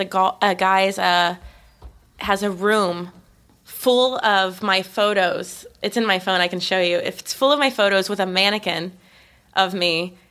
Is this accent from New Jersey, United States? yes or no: no; Austin, Texas, United States; now in Los Angeles, United States; I'm from Austin, Texas. This is where I consider myself. It's the only place I lived more than a year before L.A.